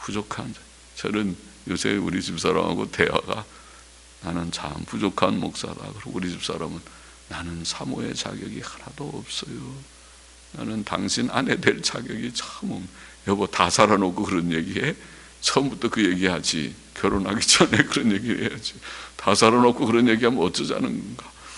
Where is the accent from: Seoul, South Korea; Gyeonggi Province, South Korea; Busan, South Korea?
Busan, South Korea; born there; accent: Gyeongsang dialect; 우리 경상도 저는 부산에서 태어나서 경상도 사투리 조금 하는데